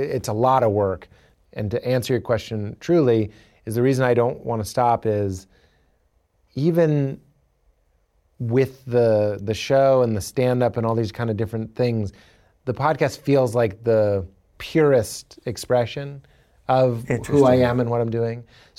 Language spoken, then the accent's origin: English; New Brunswick, New Jersey, United States; growing up in New Brunswick, two Jersey jokes, I don't know why. But I want to be clear, I love New Jersey.